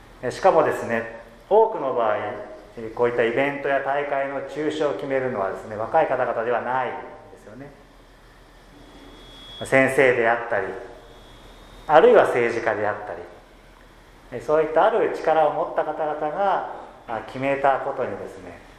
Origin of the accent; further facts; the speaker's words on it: Seki, Gifu, Japan; now in Hamamatsu, Japan; 浜松の地で牧師を今しておりますけれども、私の出身は隣の岐阜県関市ですし、